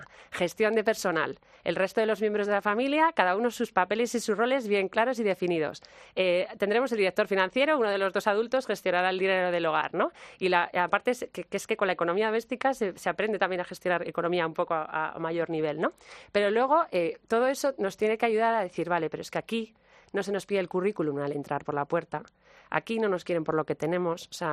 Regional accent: Spain; Sí, a ver, bueno, yo soy española, entonces obviamente...

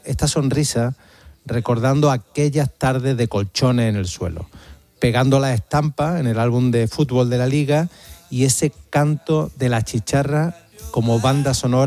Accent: Córdoba, Andalusia, Spain; born there; Nací en Córdoba en 1980 en el barrio de Parque Figueroa.

